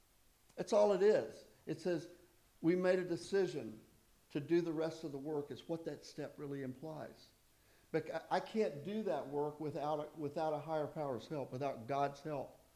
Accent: the South, United States; I'm a guy. I was raised in the South. I'm a good old boy.

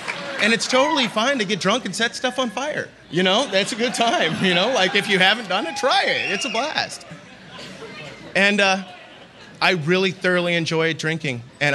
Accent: Sacramento, California, United States; I grew up in Sacramento.

